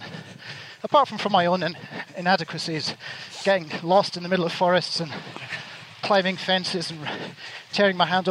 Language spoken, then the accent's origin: English; United Kingdom; I'm a Brit